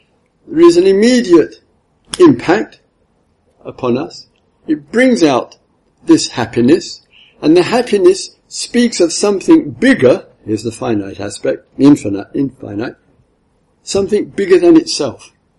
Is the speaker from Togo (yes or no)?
no; England, United Kingdom; I'm English after all, if you know.